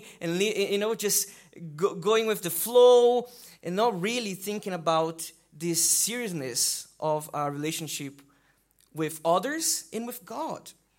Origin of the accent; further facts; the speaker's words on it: Brazil; And yes, I come from Brazil, and I don't know about here in the UK, but in Brazil, we sometimes have a problem, a situation.